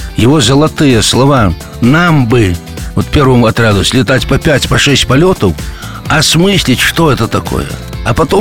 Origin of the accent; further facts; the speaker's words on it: Belarus; Я белорус, прежде всего. И я, как говорится, дитя войны, после войны вокруг моей деревни было несколько воронок от сбитых наших самолетов.